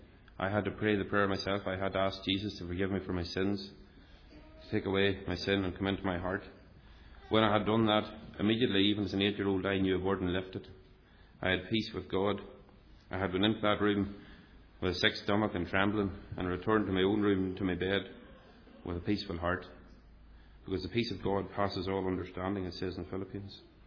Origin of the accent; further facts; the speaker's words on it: Clavey, Northern Ireland, United Kingdom; As many of you already know, I was born in Fermanagh and was brought up in a wee village called Clavey, outside Five Mile Town, a couple of miles from Five Mile Town. I had the great privilege of being born into a Christian home